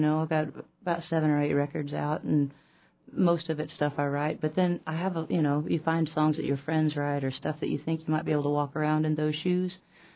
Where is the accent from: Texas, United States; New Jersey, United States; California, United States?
Texas, United States; Houston; Well, growing up in Houston, I got, you know, when I was asked to leave school